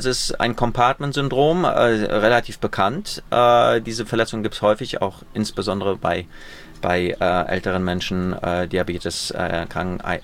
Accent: Poland; born there; 1980 geboren in Polen, also schon ein bisschen älter.

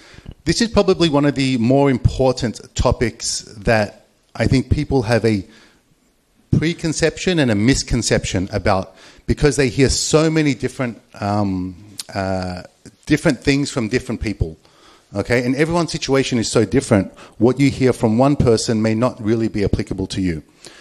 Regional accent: Australia; now in Japan; just over 21 years here in Japan. I'm Australian with a Japanese wife, three little children, three under 10.

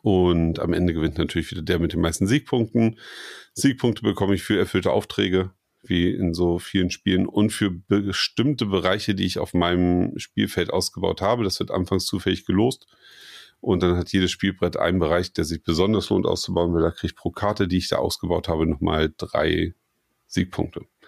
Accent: Kiel, Schleswig-Holstein, Germany; es spielt in Kiel, meine Heimatstadt.

